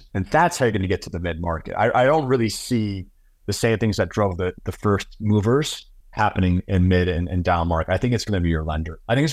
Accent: California, United States; I grew up in California.

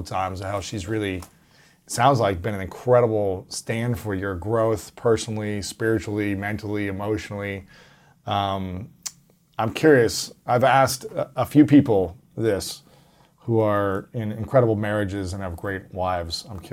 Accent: Ohio, United States; Oh, yeah. I'm from Ohio, so.

